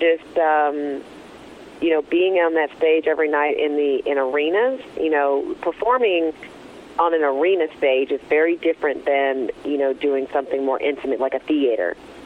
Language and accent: English; the South, United States; we're all from the South